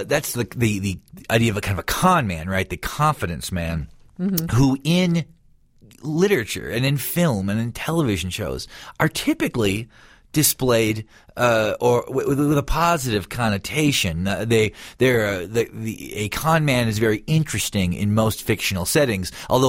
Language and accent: English; Midwest, United States; the first one was about like glam metal growing up in the Midwest and listening